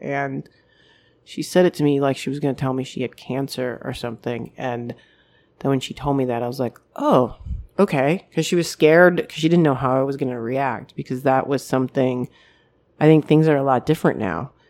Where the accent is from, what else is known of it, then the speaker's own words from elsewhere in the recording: Michigan, United States; I didn't have that when I was where I grew up in Michigan